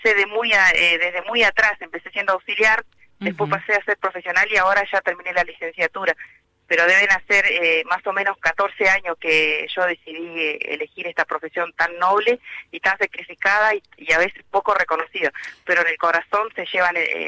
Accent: Ingeniero Jacobacci, Río Negro, Argentina; No, yo soy de Ingeniero Jacobacci en la provincia de Río Negro, más o menos a 170 kilómetros de Gastre.

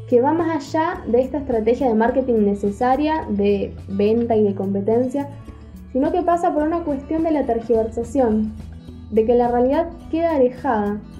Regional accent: Rosario, Santa Fe, Argentina; soy de Rosario

